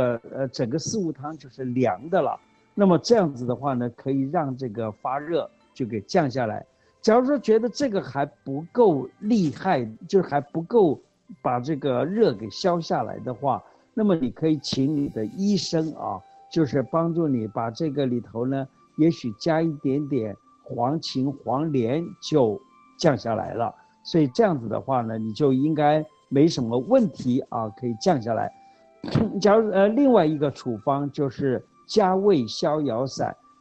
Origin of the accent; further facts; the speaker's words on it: Taiwan; 我们台湾人常常讲的就是在旁边偷笑了